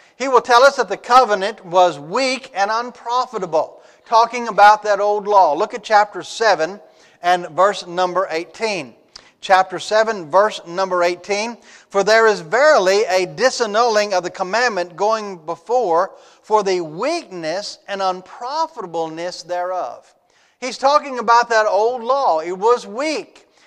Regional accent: Humble, Texas, United States; I remember when I was just a very young boy growing up in Humble, Texas, my family was a part of the Catholic Church at that point

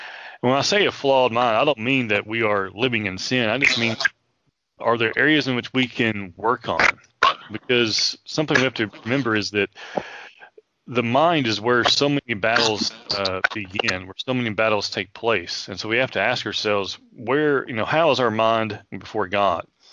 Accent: Arkansas, United States; You know, I'm an Arkansas Razorback fan because I grew up in Arkansas

